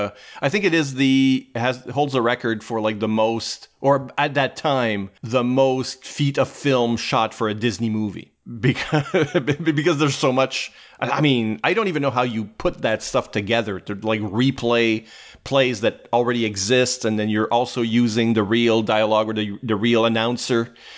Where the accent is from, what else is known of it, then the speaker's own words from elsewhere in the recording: Canada; I'm Canadian, so I would have cheered for the Canadian team, right?